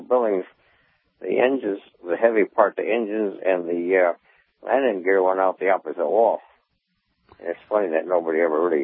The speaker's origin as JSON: {"language": "English", "town": "Ballantyne", "region": "Nebraska", "country": "United States", "said": "Well, I come from Ballantyne originally."}